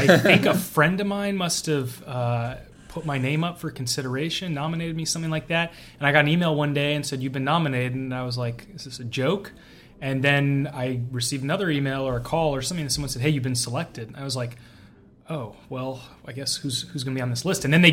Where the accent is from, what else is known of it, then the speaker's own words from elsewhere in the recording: Woodside, California, United States; I grew up most of my life in Woodside, down on the peninsula. Went to Menlo School, which is right in Atherton, after going to Woodside Elementary, and then went to Stanford. So I'm what you would call born and bred.